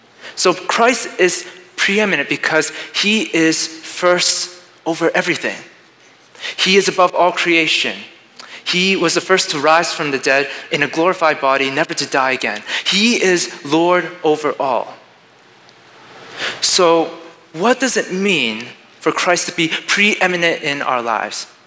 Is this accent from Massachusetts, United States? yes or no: yes; Boston, Massachusetts, United States; So many of you may know that I am originally from Boston, and Boston is the home of the Patriots.